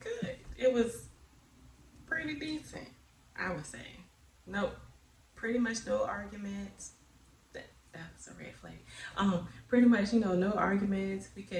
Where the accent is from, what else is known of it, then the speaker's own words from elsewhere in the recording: Emporia, Virginia, United States; from Emporia, Virginia. Graduated from, you know, Graysville County High School and Norfolk State University.